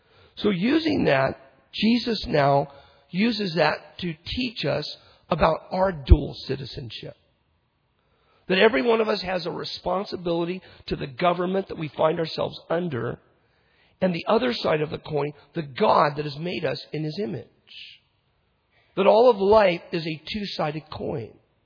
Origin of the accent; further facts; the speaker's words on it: United States; You know, I tell you, as an American, we got debt, don't we?